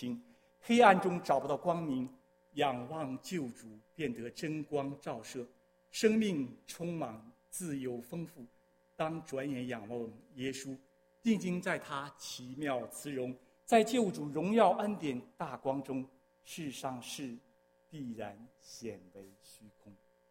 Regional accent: China; 我觉得这个顺服的功课对我们从大陆来的弟兄姐妹尤其难学

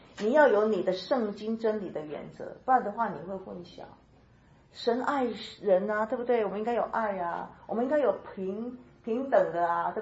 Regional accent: Taiwan; 我是台湾人，所以我的话会有一点哈，没有像你们那么好。

